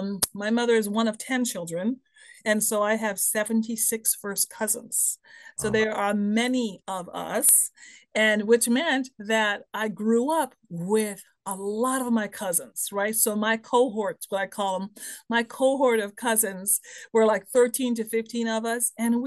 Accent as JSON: {"language": "English", "country": "Bahamas", "tie": "born or raised there", "said": "So I'm born and raised in the Bahamas. My mother was a single mom."}